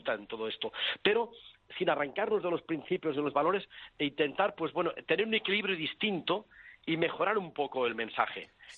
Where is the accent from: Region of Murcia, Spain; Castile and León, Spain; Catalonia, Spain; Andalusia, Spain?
Catalonia, Spain; Vic; si yo me quedo en Vic, vamos, yo probablemente sea, a lo mejor, sería de Esquerra Republicana. Porque aquello, Vic, mi pueblo